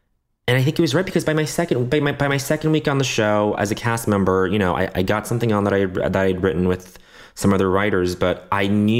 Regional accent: Canada; I'm actually, I grew up in Canada. I speak a little French.

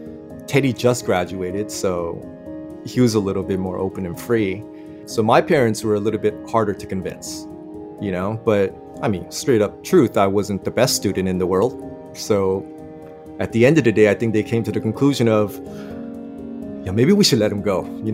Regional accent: United States; This is crazy to me, you know, growing up in the States, and it was just so much diversity.

